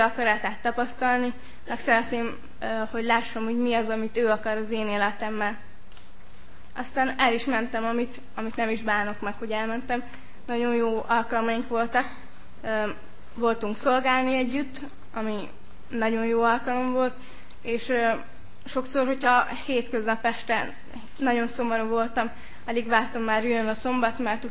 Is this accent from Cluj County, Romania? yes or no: no; Crasna, Sălaj, Romania; testvéreket … Krasznáról, másodéves biblia hallgató.